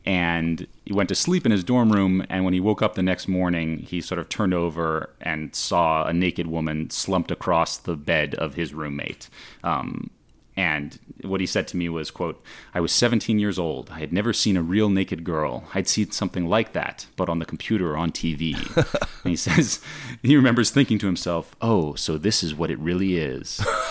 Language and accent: English; Palo Alto, California, United States; a luxury bus tour for Chinese home buyers in Palo Alto. They were buying a bunch of homes in my hometown.